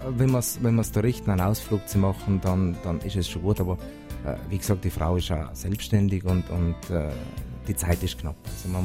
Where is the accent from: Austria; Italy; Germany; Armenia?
Italy; South Tyrol; so wie es viele Dörfer bei uns in Südtirol sind.